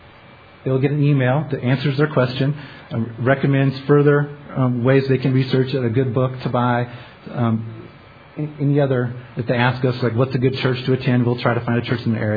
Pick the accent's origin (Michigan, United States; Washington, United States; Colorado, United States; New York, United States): Colorado, United States; Grand Junction; I grew up in Grand Junction, Colorado, so it was a blessing for me to get back to God's country.